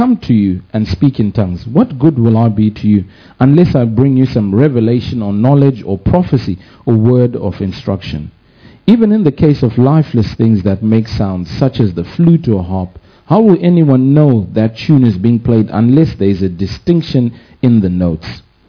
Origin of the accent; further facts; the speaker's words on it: Zimbabwe; now in Boston, United Kingdom; We live in Boston. Just look at our church. I'm from Zimbabwe.